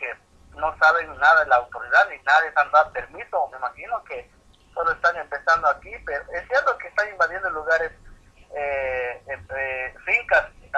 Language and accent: Spanish; Guatemala; nosotros somos guatemaltecos, tenemos la libertad, el derecho de hablar y de pedir